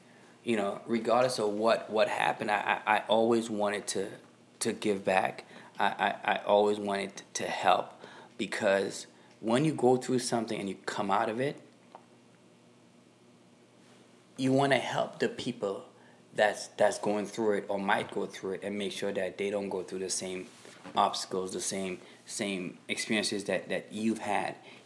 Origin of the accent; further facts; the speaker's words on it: Boston, Massachusetts, United States; I know nobody liked the Boston Celtics, but I was raised in Boston.